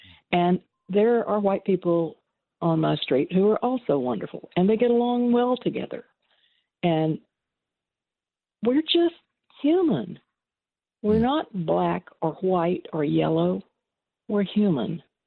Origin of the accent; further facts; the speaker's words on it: Arkansas, United States; I'm from Arkansas, where in the 1950s and 60s and 70s, prejudice was the norm.